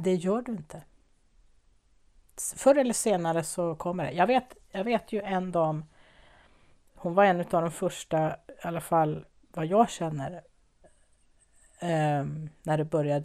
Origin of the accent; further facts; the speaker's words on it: Värmdö, Stockholm County, Sweden; ja men snälla du, jag är från Värmdö